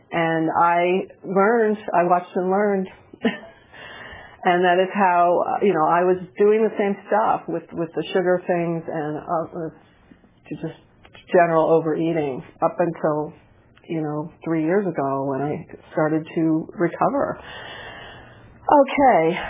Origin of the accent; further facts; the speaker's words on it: New Jersey, United States; I'm from New Jersey. I'm 58 years old.